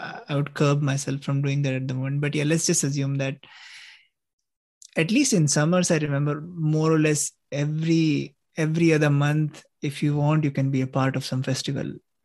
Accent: Chittor, Rajasthan, India; the queen of Chittor, place in my hometown, in my home state, she was a widow at the time

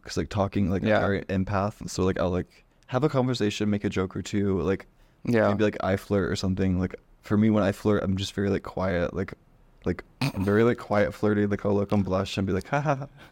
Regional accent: Florida, United States; also born or lived in British Columbia, Canada; I'm from Canada, British Columbia, but I grew up in Florida.

